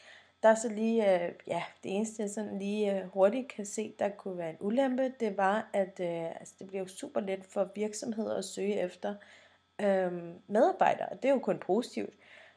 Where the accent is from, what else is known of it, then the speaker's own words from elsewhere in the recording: Colombia; now in Denmark; og jeg kommer fra Colombia